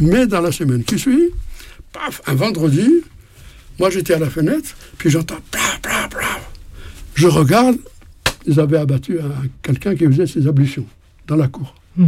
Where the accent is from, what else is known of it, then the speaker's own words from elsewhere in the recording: Saint-Étienne, Auvergne-Rhône-Alpes, France; Et moi, je suis de Saint-Étienne, donc je me libère